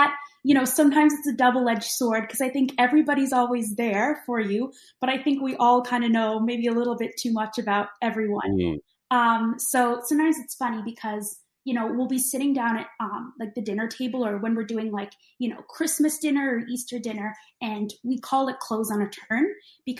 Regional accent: St. John's, Newfoundland and Labrador, Canada; I really enjoyed growing up in kind of a smaller city. I did grow up in St. John's. So St. John's, I think, has, 150,000 or a little bit more population. So it definitely was kind of like a medium-sized place.

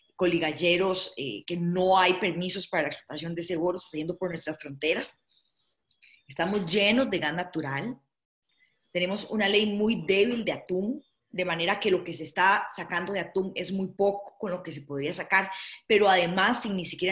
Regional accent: San Carlos, Alajuela, Costa Rica; Soy de una familia rural, yo no soy de San José, yo soy de San Carlos, que está a 2 horas de San José.

